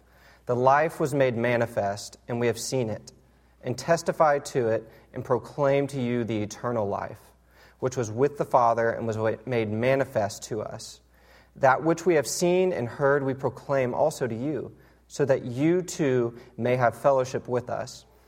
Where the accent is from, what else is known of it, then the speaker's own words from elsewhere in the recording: Dallas, Texas, United States; I am from Dallas, Texas. I just started at SMU with RUF